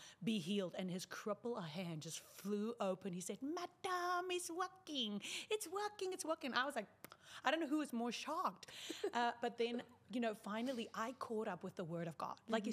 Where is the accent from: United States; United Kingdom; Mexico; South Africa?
South Africa; moved away; because I'm from South Africa